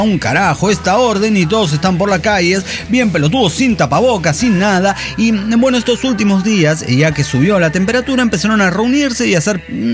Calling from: Cochabamba, Bolivia; de Cochabamba, Bolivia.

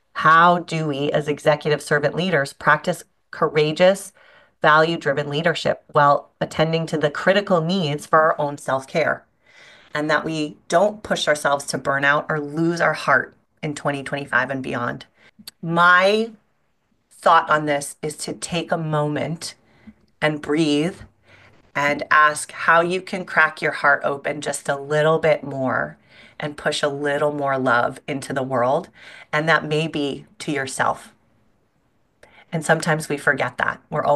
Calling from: New York, United States; I'm calling from Central New York, and I'm honored and delighted to be a part of this.

